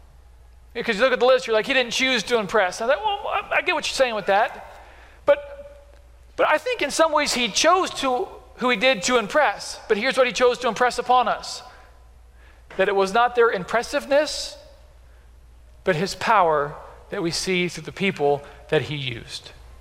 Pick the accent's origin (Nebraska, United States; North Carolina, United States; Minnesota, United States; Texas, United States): Nebraska, United States; Beatrice; I'm from Beatrice, if I haven't met you yet